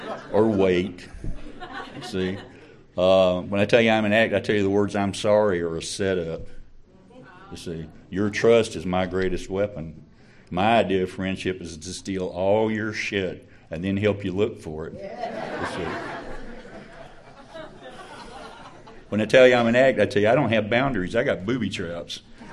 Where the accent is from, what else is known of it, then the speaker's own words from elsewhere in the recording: United States; And because I'm from Bubba Country, Polk County, I got to pee on the barbed wire fence to see if it's really electric.